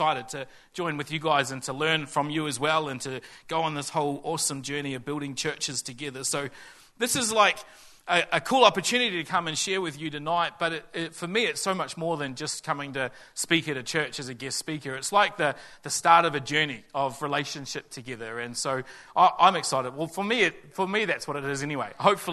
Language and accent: English; Tauriko, Bay of Plenty, New Zealand; But I grew up in the Bay of Plenty out at Tauriko when it was still country out there and not industrial area up Elk Road.